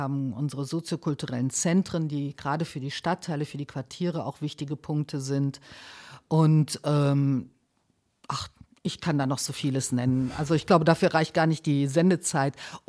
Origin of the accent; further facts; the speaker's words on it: Bochum, North Rhine-Westphalia, Germany; now in Magdeburg, Germany; Ich komme ja aus dem Ruhrgebiet, aus Bochum, lebe jetzt seit mehreren Jahren natürlich schon in Magdeburg